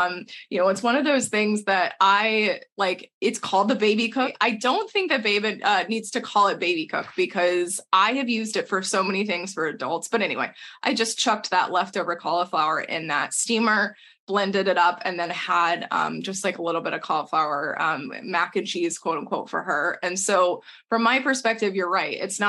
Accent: Texas, United States; we are two people from Texas originally. Like my husband loves barbecue

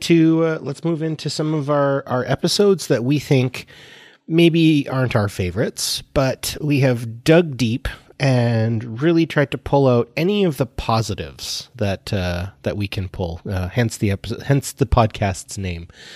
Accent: Canada; I guess I obviously I was raised in Canada and stuff

